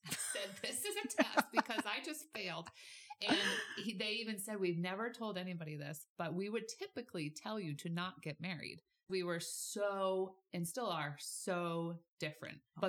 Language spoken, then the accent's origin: English; Whitinsville, Massachusetts, United States; So yeah, I grew up in Whitensville, went to Pleasant Street Christian Reformed Church.